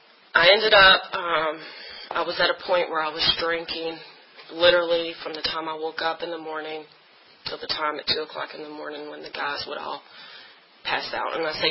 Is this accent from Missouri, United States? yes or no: no; New Kent, Virginia, United States; She and I grew up in New Kent together in Pampers.